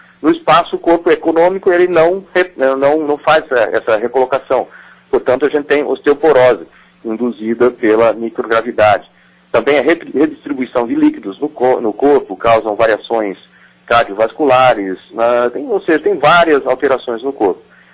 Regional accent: Minas Gerais, Brazil; como o pessoal diz que eu sou de Minas, então com os meus conterrâneos de Minas.

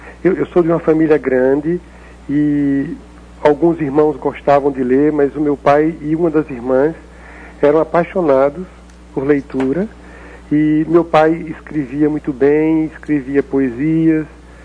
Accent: Alagoas, Brazil; born or raised there; moved away as an adult; now in Minas Gerais, Brazil

